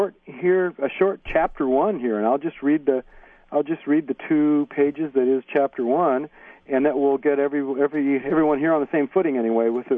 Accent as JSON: {"language": "English", "region": "California", "country": "United States", "tie": "born or raised there", "said": "there's another character I grew up with in Orange County there."}